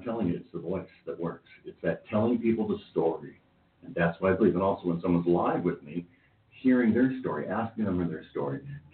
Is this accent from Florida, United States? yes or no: no; San Diego, California, United States; But I'm a Californian. I live in Silicon Valley. I've worked in Hollywood. I grew up in San Diego, and now I'm in Orange County